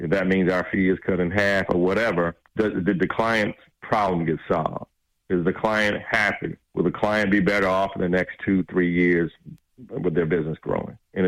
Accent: Atlanta, Georgia, United States; I was born and raised in the West Side.

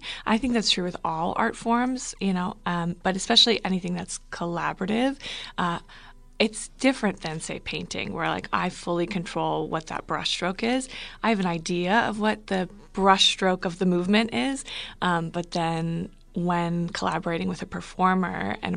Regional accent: New Hampshire, United States; also born or lived in Arizona; now in Pittsburgh, United States; I grew up in New Hampshire, then I moved out to Arizona for a while, which is where part of this play is set, and then I just came to Pittsburgh in the last couple years

